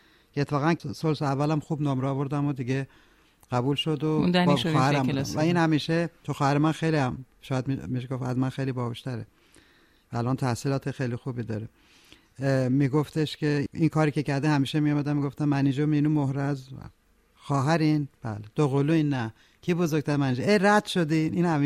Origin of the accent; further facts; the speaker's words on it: Kerman, Iran; also born or lived in Tehran / Tabriz / Urmia; من در تهران به دنیا آمدم، ولی دوران بچگی در کرمان بودیم، من پدرم ارتشی بود و زیاد مسافرت میکردیم و در تبریز و رضایه بودیم